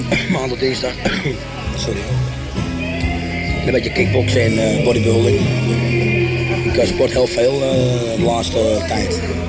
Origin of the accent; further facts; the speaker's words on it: Amsterdam, North Holland, Netherlands; vooral als je als Amsterdammer in Rotterdam staat, ben ik al zeer trots.